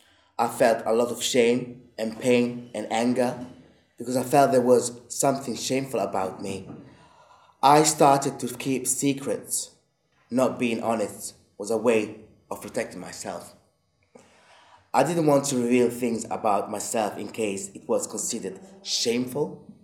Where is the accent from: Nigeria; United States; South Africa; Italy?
Italy; also born or lived in Paris, France / Egypt; now in -; I was born in Paris and raised in Italy.